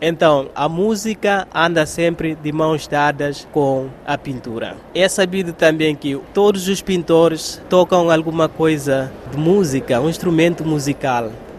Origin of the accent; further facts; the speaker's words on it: Guinea-Bissau; Devemos pensar que somos guineenses e cabe aos próprios guineenses trabalhar a Guiné.